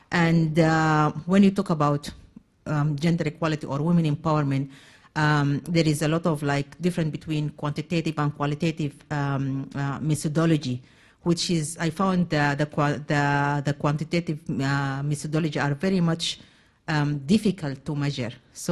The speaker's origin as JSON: {"language": "English", "country": "Sudan", "said": "I'm from Sudan."}